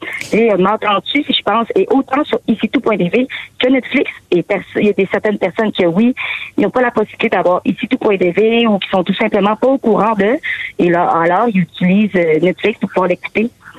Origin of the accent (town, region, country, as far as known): Quebec, Canada